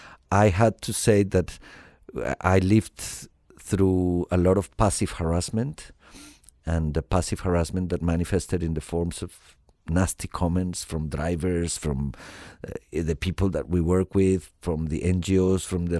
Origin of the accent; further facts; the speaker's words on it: Colombia; moved away; also born or lived in Australia; I come from Colombia originally, and then luckily I had the chance to live in Australia and got Australian citizenship.